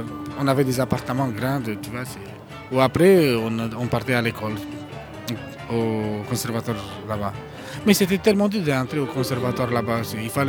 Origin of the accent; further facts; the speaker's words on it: Bucharest, Romania; French is a second language; now in France; je ne suis pas arménien. Non, non, non, je suis roumain, de Bucarest, je suis né à Bucarest.